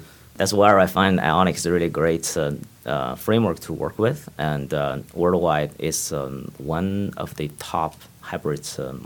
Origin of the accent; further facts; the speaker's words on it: Toronto, Ontario, Canada; now in Vancouver, Canada; I was from Toronto. And a couple of years back, I moved to Vancouver